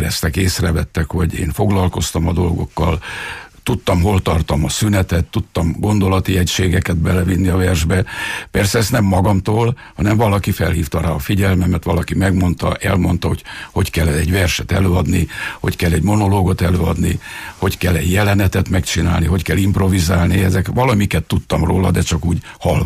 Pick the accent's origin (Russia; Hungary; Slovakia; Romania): Romania; mindenki arra próbált nevelni, hogy mi itt Romániában magyarok vagyunk